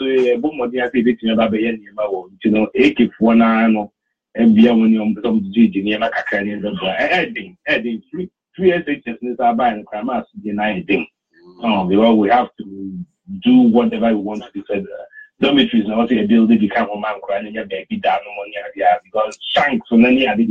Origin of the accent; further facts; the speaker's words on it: Ghana; As a Ghanaian, I don't have anything that shows me a Ghanaian.